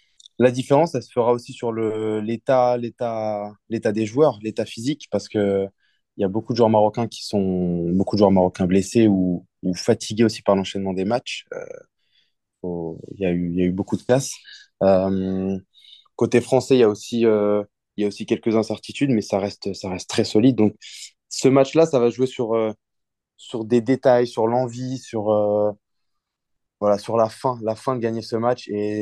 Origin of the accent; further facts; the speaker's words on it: Normandy, France; J'ai grandi en France, je suis né en France, je suis né en Normandie, j'en suis fier.